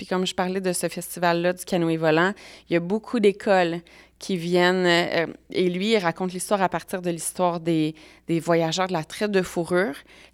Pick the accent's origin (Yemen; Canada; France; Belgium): Canada; Quebec; Et je viens du Québec.